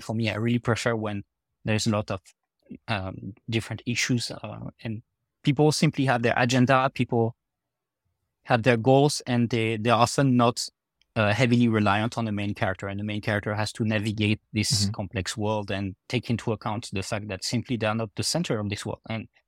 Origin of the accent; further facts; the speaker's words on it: France; accent: French; English is a second language; just talking slowly, trying to hypnotize them with my French accent.